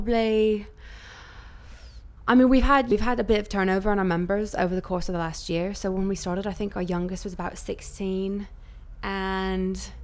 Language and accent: English; Laguna Beach, California, United States; now in London, United Kingdom; originally I'm from California, from Laguna Beach, but in London I'm from Hackney.